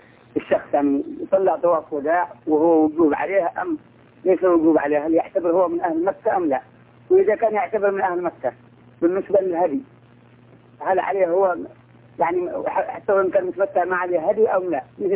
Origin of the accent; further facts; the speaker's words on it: Yemen; now in Al-Jumum, Saudi Arabia; أنا من أهل اليمن مقيم في الجموم.